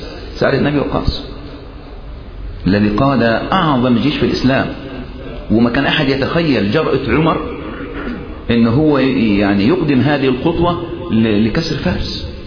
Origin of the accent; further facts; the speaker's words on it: Sohag, Sohag Governorate, Egypt; أذكر في بلدي أنا من سوهاج كنت أذهب وعمري تقريبا حوالي 10 سنوات أو 15 سنة